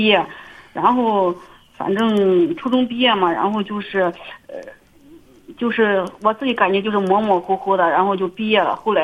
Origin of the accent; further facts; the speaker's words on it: Henan, China; 现在因为我老家是这边的